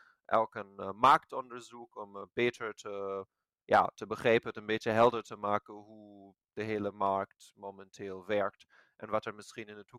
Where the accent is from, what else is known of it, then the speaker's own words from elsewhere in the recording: Germany; Dutch is a second language; moved away as an adult; now in Netherlands; ik ben Duitser. Ik woon sinds maart 2020 in Nederland